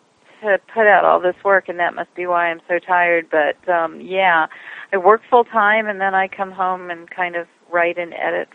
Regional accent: Texas, United States; now in New York, United States; I live in New York now, and I've been here for most of my life, but I grew up in South Texas, and when we were kids, my father would take each of us, as we turned 12, kind of as a coming of age kind of thing, to Mexico

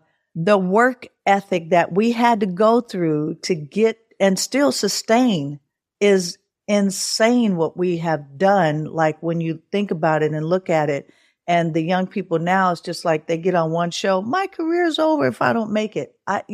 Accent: Oakland, California, United States; moved away as an adult; So I moved from Oakland, where I was born and raised.

